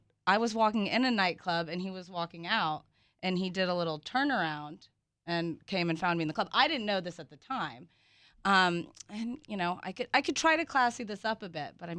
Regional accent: the South, United States; I'm from the South

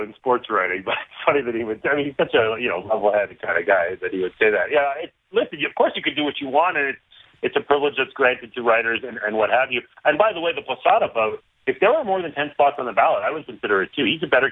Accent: Canada; now in United States; As a Canadian living on this side of the border, I feel like my eyes are open to America.

